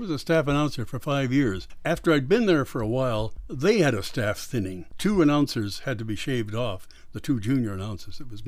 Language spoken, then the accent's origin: English; Winnipeg, Manitoba, Canada; although we were both originally from Winnipeg. He's from St. John, New Brunswick, but I was born in Winnipeg.